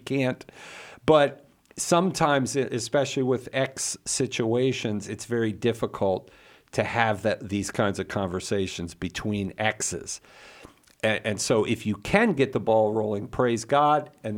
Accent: the South, United States; accent: Southern; to use my Southern accent, it don't get no gooder than that, right?

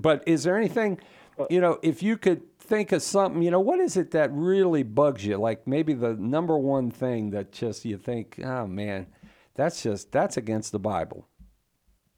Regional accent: Virginia, United States; See, I'm from Virginia, by the way, brother. I was raised in Virginia, and I was raised a Southern Baptist.

